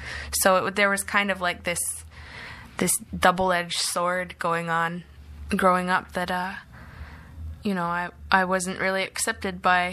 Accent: Six Nations, Ontario, Canada; Yeah, yep. I grew up on Six Nations. I've lived there pretty much my entire life. I'm a student at Laurier Brantford.

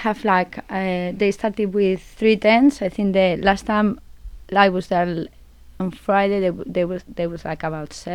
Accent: Spain; English is a second language; as I'm away from Spain, so it's difficult to get like, you know, any other information

